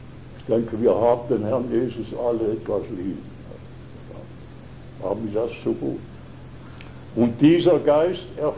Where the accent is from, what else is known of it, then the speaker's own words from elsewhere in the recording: Schaffhausen, Switzerland; lass mich das als Schaffhauser kühn sagen